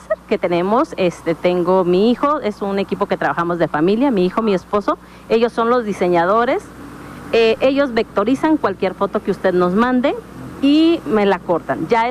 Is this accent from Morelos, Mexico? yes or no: yes; Cuernavaca, Morelos, Mexico; Venimos de aquí de Cuernavaca.